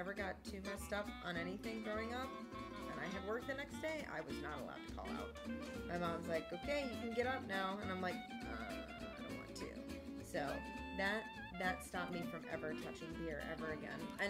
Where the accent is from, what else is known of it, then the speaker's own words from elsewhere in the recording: Florida, United States; I'm from Florida. And like, I don't, it was so bizarre that like that was my catchphrase all night. It was, I'm the cousin from Florida.